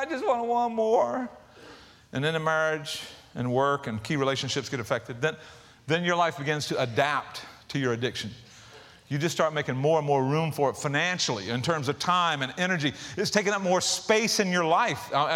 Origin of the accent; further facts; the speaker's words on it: the South, United States; because we're from the South where we eat healthy, right?